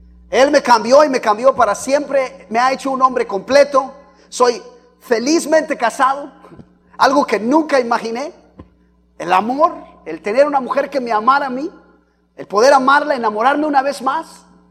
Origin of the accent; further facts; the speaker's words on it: Mexico; Vengo de México, de un pueblo muy pequeño donde hay tres cosas que tienes que saber para poder vivir.